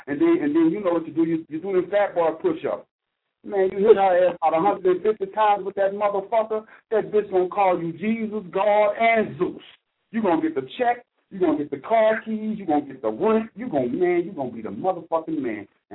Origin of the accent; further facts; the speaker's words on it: New Orleans, Louisiana, United States; I say, bitch, I'm from New Orleans. You got me fucked up.